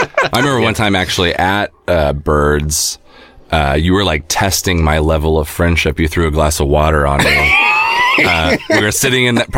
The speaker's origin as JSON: {"language": "English", "region": "Oregon", "country": "United States", "said": "I'm from Oregon, so it's like a citrus tree."}